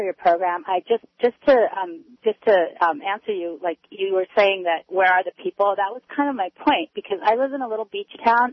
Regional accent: Iran; because I'm from Iran.

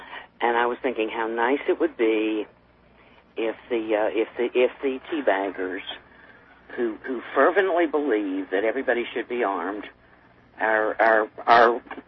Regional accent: Texas, United States; maybe I'm from Texas, I know about rifles

